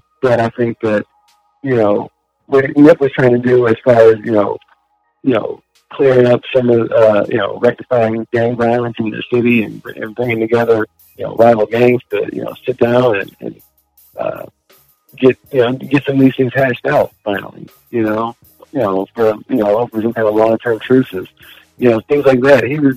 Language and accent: English; California, United States; hey, we're Californian, this is a great place